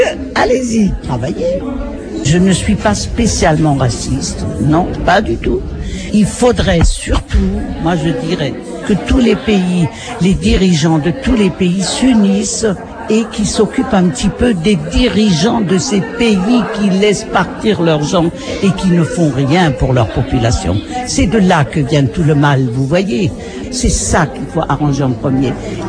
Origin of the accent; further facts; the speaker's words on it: Grand Est, France; Vous savez, j'ai été élevé en Alsace. Nous sommes des gens qui aimons les choses...